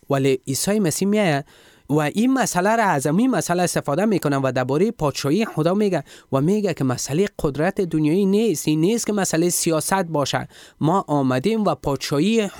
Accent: Afghanistan; افغان هستیم، ما از این فرهنگ هستیم، ما از این کشور هستیم، ما کدام بیگانی نیستیم.

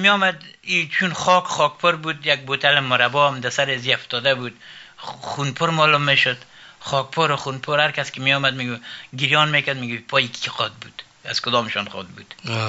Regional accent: Afghanistan; moved away; بعد از باز ما از افغانستان مهاجرت کردیم رفتیم

